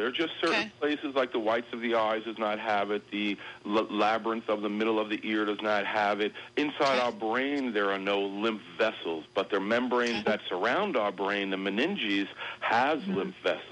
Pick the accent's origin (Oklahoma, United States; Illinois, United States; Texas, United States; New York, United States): New York, United States; New York City; You know, I grew up in Brooklyn, New York. I love to eat.